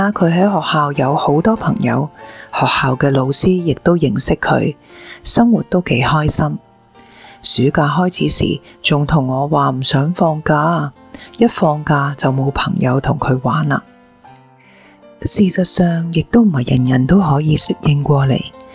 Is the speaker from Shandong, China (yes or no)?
yes; Shandong, China; also born or lived in Beijing; 我老家是在山东，后来又去了北京，亦都是每年才回家一次，来到这里其实都差不多。